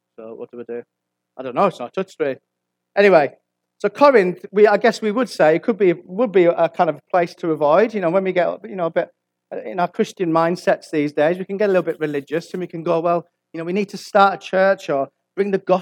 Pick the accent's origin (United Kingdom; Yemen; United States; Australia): United Kingdom; Whitehaven, North West England; I mean, I'm from Whitehaven, I grew up in Whitehaven